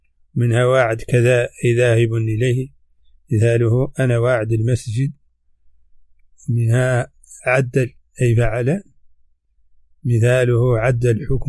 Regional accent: Mauritania; accent: Hassaniya; هذه ترجمة كلمات من لهجتنا الحسانية

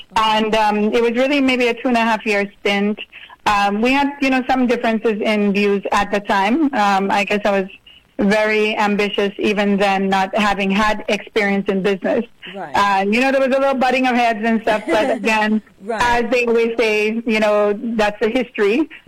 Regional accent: Auger, St. Lucia; born there; Well, I was actually born in St. Lucia, 1971. So this year will be big 50th.

